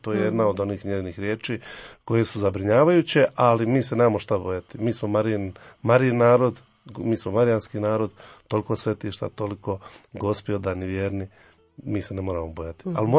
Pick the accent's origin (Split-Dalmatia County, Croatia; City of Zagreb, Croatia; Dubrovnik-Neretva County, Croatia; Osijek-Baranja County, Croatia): City of Zagreb, Croatia; Zagreb; ja sam iz Zagreba.